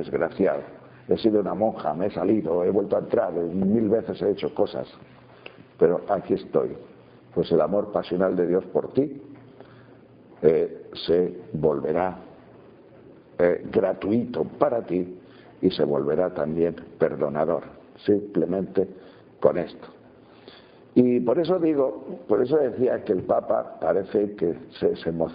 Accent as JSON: {"language": "Spanish", "town": "Tejerina", "region": "Castile and León", "country": "Spain", "tie": "born or raised there", "said": "yo jamás en mi vida he visto en Tejerina, que es mi pueblo, algo que se parezca"}